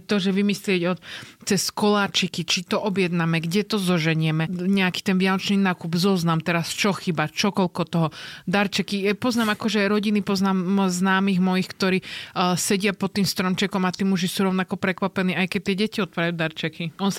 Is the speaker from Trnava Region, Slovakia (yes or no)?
no; Žilina, Žilina Region, Slovakia; A je len náhoda, že som zo Žiliny.